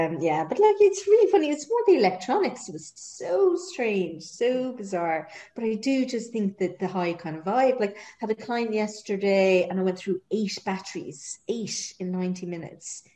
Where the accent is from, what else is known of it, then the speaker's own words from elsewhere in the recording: Ireland; Sorry, I'm Irish, trying to not curse you.